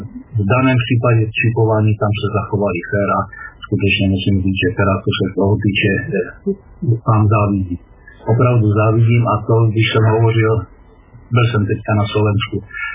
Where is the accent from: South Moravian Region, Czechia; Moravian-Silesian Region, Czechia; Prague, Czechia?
Moravian-Silesian Region, Czechia; Ostrava; já jsem Ostravák a můj kolega je z Hanušovců